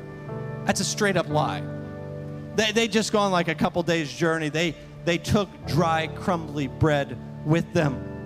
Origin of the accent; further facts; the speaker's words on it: Mount Orab, Ohio, United States; No, if you ask, where are you from? I'd say Mount Orab. Now, I'll tell you, when I was in Dallas, Texas a couple weeks ago and somebody said, where are you from? I didn't say Mount Orab because they don't know where Mount Orab is. I said, I'm from the Cincinnati area.